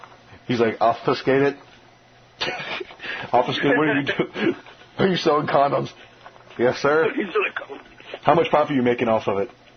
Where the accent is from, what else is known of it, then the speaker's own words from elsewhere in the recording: New Orleans, Louisiana, United States; well, I'm from New Orleans, and we have these rats.